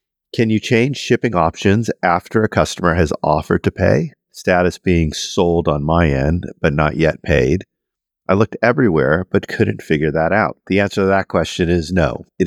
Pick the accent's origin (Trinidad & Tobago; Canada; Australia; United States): Canada; I'm Canadian